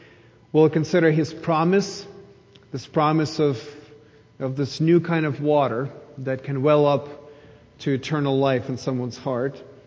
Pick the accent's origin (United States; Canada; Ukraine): Ukraine; Kyiv; Now, I grew up in Kyiv, Ukraine, and in our city, there are actually many neighborhood wells.